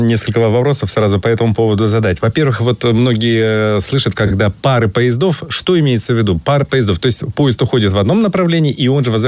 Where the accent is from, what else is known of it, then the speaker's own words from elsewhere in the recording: Crimea, Ukraine; просто как крымчанин, хочу, конечно, отметить